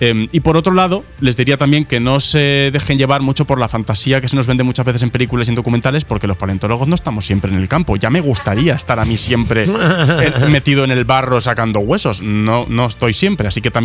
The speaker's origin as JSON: {"language": "Spanish", "town": "Valencia", "region": "Valencian Community", "country": "Spain", "said": "Porque pues soy de Valencia y como allí una profesión es el ser artista fallero"}